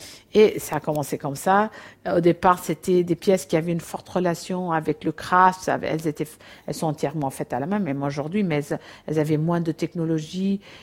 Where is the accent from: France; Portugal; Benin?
Portugal; moi, je suis portugaise. Je ne suis pas d'un grand pays. Je ne suis pas riche.